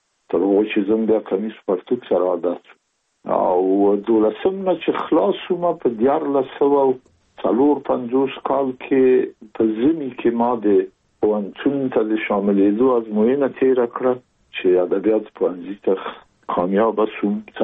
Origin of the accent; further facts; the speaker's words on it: Kabul, Afghanistan; زه زېږېدلی په کابل کې یم، د کابل په چارګي کې ګزرګاه پله ته ورڅېرمه او کلی د شکلا خان کلا، هلته زه زېږېدلی یم. خو یو درې یا څلور کاله وروسته زما کورنۍ بیا د مراد خان ته کډه شوې ده، چې هلته د پدري کلا ده.